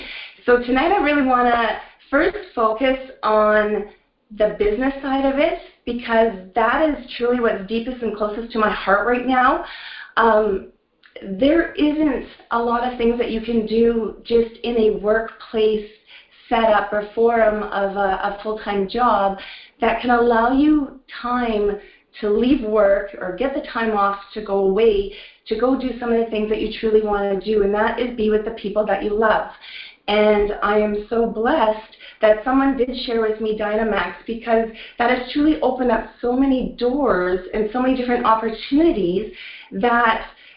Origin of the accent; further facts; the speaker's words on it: Saskatchewan, Canada; I am from Saskatchewan, Canada